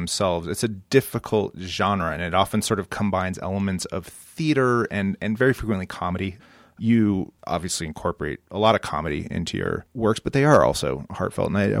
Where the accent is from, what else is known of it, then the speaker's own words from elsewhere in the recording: Colorado Springs, Colorado, United States; I grew up in Colorado Springs, and I can certainly appreciate the need to see beyond, you know, what is a pretty provincial place